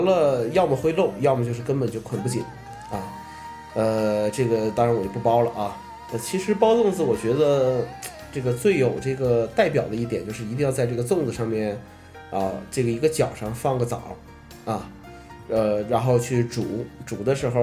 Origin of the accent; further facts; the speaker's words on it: Northeast China, China; 作为一个东北人，别人总问我说是不是你们什么节日都吃饺子